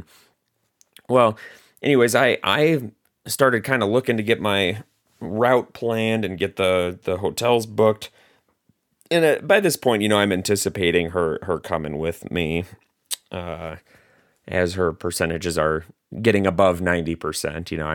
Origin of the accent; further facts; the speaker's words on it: Wisconsin, United States; I'm from Wisconsin, which has some of the most difficult city and town names to pronounce.